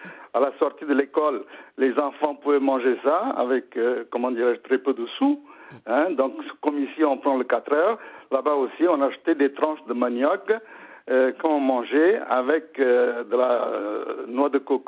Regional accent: Puducherry, India; Donc, je suis originaire de Pondichéry. Ouais. Donc, je voulais vous apporter un parfum de l'océan Indien.

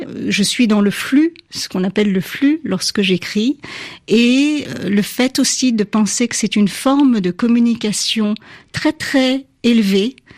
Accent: Japan; un message d'amour inconditionnel envers mon pays d'origine

